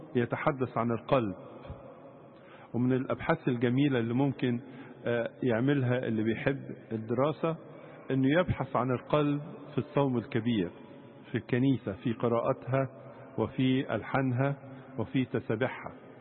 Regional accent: Egypt; يدوبك دي كلمة احنا كمصريين نفهمها

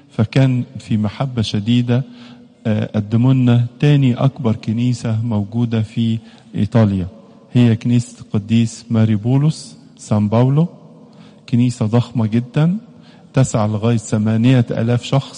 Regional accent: Egypt; عندنا في مصر تنيح اللواء أركان حرب مهندس فتحي قزمان مرقس

